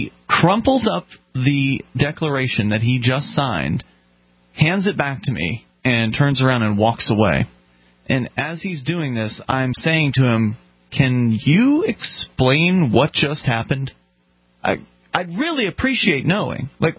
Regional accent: Keene, New Hampshire, United States; from Keene, blah, blah, blah.

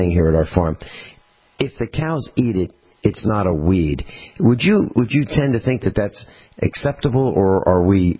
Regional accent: East Coast, United States; When I was growing up in the East Coast, I lived in in the countryside. Everybody had 1 acre in this particular area that I was living in. And this is during the 50s and the 60s.

